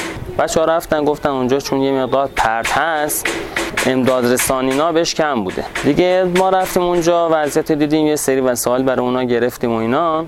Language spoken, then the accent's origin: Persian; Shiraz, Fars, Iran; ما انشاءالله اگه اومدیم شیراز، یعنی داخل منطقه، داخل شهر خودمون، داخل حاشیه شهر و اینا شروع کنیم به فعالیت